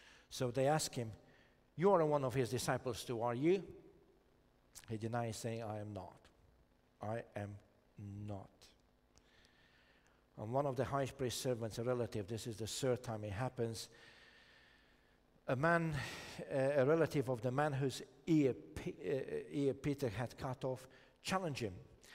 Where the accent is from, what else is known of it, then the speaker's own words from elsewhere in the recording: Romania; I grew up in Romania in a very kind of agricultural setting, and every summer I used to go to my relatives and look after sheep, cows, a lot of hens and cockerels around